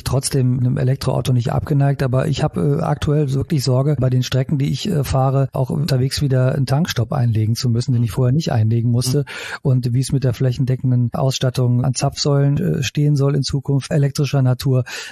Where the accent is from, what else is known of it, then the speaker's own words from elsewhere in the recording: Italy; ich bin in Italien aufgewachsen